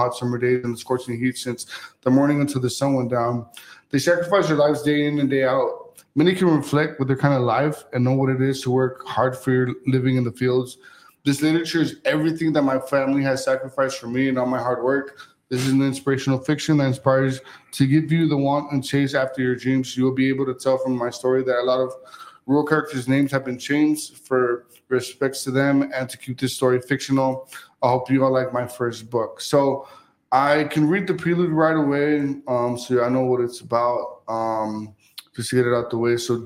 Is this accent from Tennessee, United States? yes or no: no; Texas, United States; also born or lived in Houston; I was born in Houston, Texas. My parents are Hispanic. I was raised in Texas, the Rio Grande Valley.